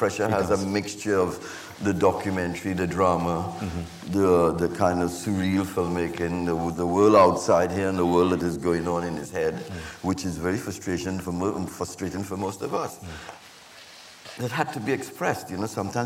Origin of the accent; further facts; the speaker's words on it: Trinidad & Tobago; it's something that I've learned growing up in Trinidad, too.